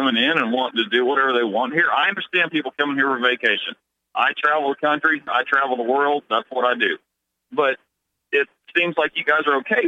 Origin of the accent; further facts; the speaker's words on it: Oklahoma, United States; Is it because you're from New Hampshire and we're from Oklahoma and you got guys calling from everywhere?